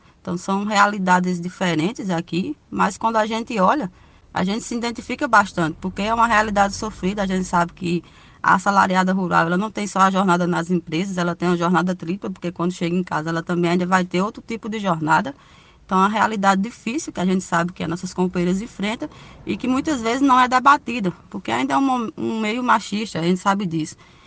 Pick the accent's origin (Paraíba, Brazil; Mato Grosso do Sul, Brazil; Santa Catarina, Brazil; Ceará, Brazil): Ceará, Brazil; Eu não sou daqui da região da Bahia, eu vim da região do Ceará, então comecei a vida da assalariada rural em 2008, aos meus 18 anos.